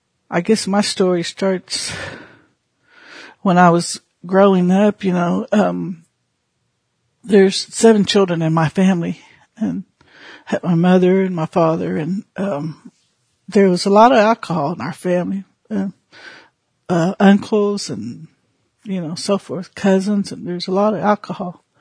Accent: Clinton, Oklahoma, United States; now in Shawnee, United States; I'm a member of the Cheyenne and Arapaho tribe, and I'm originally from Clinton, Oklahoma, and I now live in Shawnee, Oklahoma.

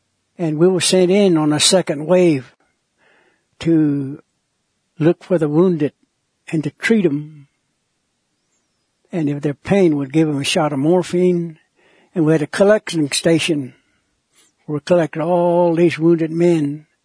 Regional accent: Oklahoma, United States; first language Kiowa; English is a second language; I learned English. I knew nothing but Kiowa. There went to school with every tribe in western Oklahoma were students there. We all grew up together.

